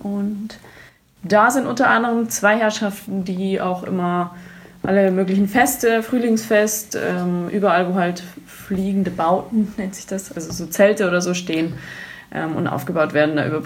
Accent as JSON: {"language": "German", "town": "Munich", "region": "Bavaria", "country": "Germany", "said": "als Münchner"}